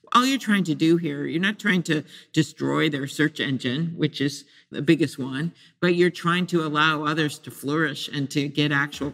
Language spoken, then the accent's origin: English; Midwest, United States; You know, I'm from the Midwest. I talk a lot about what's happening from a Midwestern standpoint.